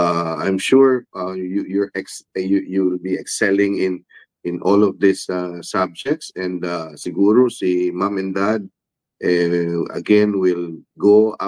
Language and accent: Tagalog; Zamboanga, Zamboanga Peninsula, Philippines; Kasi ako, I'm from Zamboanga, no? I'm part Muslim.